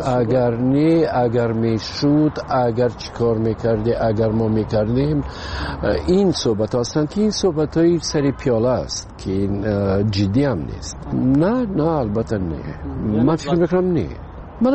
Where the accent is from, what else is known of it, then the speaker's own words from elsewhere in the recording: Tajikistan; وطنم خب پیش از همه تاجیکستان وطن است. برای این خانه ای من است و مادرم اینجاست، فرزندام اینجاست.